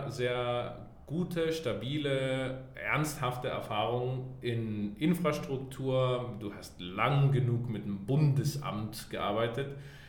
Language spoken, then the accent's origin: German; Colombia; Also eben, ich bin in Kolumbien aufgewachsen.